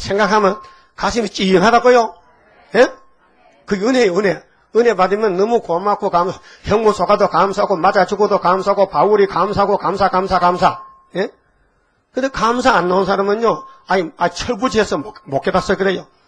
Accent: Yecheon, North Gyeongsang, South Korea; 저 우리 고향에 가면요. 예천군이라는 데 있어요.

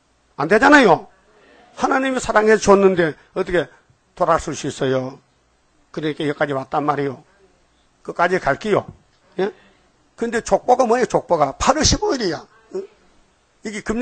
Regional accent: Uiseong, North Gyeongsang, South Korea; 제가 경상북도 사는데요. 고향이 의성군인데

